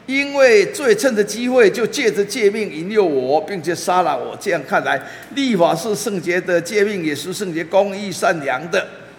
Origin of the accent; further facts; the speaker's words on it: China; 那我们中国人啊很会解说这个情欲